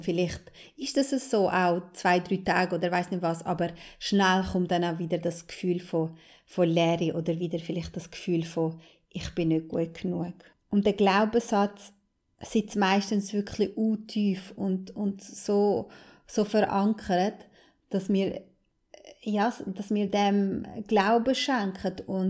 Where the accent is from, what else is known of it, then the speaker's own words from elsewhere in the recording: Kosovo; komme ich aus einer albanischen Familie, ich komme aus dem Kosovo und da werden ganz andere Normen und Werte gelebt.